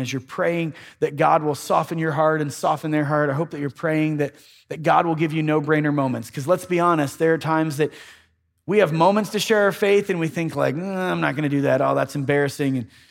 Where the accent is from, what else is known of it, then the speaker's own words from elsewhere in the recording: Ohio, United States; But I remember growing up in Ohio